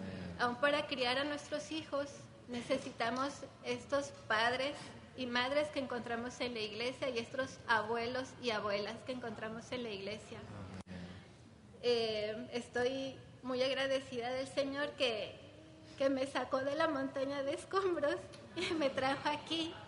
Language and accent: Spanish; Mexico; Yo soy de México.